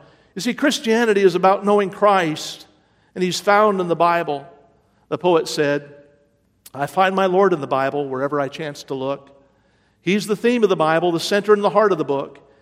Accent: West Virginia, United States; When I was a teenager growing up in West Virginia, I had three friends that I hung around with a lot.

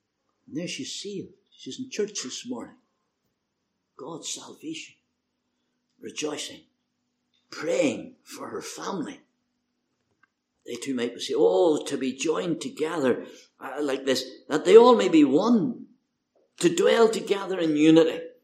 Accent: Belfast, Northern Ireland, United Kingdom; "I come from Belfast."

